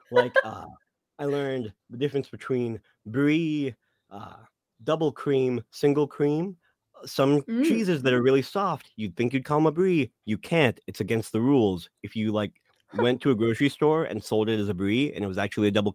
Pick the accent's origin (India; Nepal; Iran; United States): United States; Iowa; And I was like, I like cheese. I'm from Iowa.